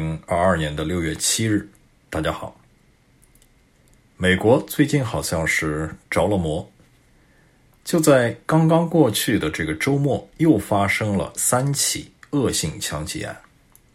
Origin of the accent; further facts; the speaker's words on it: Canada; Chinese is a second language; 我是加拿大人，在加拿大我们有一句谚语